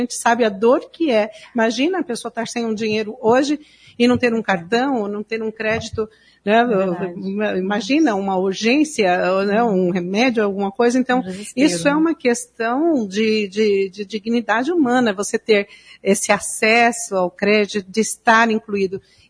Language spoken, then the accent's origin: Portuguese; Maringá, Paraná, Brazil; E a gente tem orgulho de dizer que nós somos maringaenses, nós somos paranaenses, brasileiros, desenvolvendo tecnologia aqui na nossa cidade.